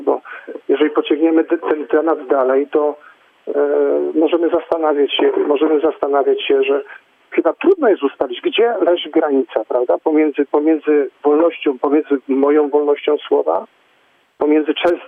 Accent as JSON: {"language": "Polish", "town": "Stary Sącz", "region": "Lesser Poland", "country": "Poland", "tie": "born or raised there", "said": "Jestem rodowitym starostą Doczanem"}